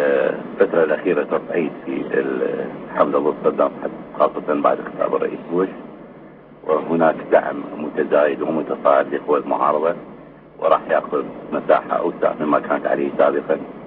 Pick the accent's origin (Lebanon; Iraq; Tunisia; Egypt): Iraq; ابن العراق